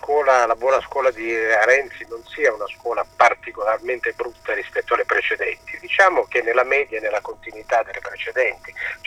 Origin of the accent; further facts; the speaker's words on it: Bisceglie, Apulia, Italy; moved away as an adult; also born or lived in Bari; now in Rome, Italy; Io sono nato a Bisceglie nel 55 e lì ho fatto le scuole dell'obbligo, poi dopo il liceo sono andato a filosofia a Bari, alla facoltà di filosofia a Bari, insomma, e da lì da Bari poi sono andato a Roma